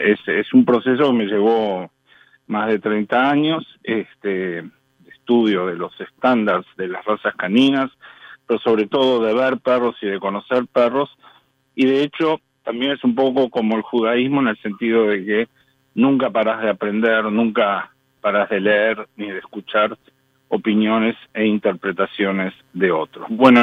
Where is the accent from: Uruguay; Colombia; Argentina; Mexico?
Uruguay; Y estaba yo como uruguayo, pero también como uruguayo judío, como uruguayo sionista y fuertemente vinculado a Israel.